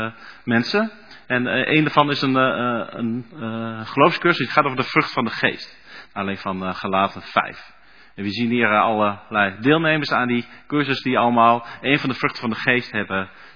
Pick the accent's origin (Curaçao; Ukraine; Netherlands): Ukraine; Kramatorsk, Donetsk Oblast; Dutch is a second language; moved away; We zijn vluchtelingen uit Oost-Oekraïne, uit de regio Donetsk. Stad Kramatorsk.